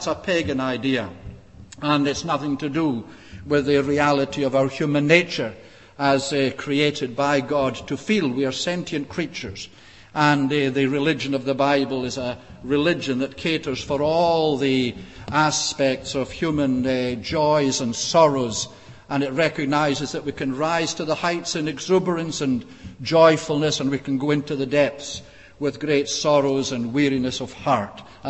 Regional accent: Scotland, United Kingdom; And I was brought up in Scotland, as you know, with this mad idea that boys don't cry.

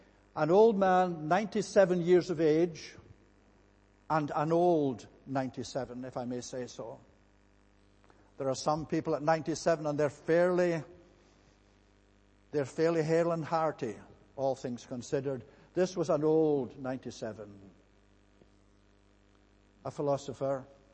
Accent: Scotland, United Kingdom; now in Australia; I'm a Scot by birth and upbringing and habit and culture and character and by accent. But I'm an Australian by adoption.

